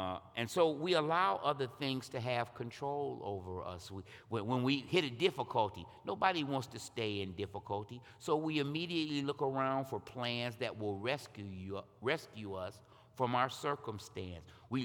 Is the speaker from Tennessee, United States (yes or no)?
no; Ohio, United States; now in Michigan, United States; I'm from Ohio, by the way, so hold your booze till the end. I am a Buckeye born and bred, okay? Living behind enemy lines for the last 30 years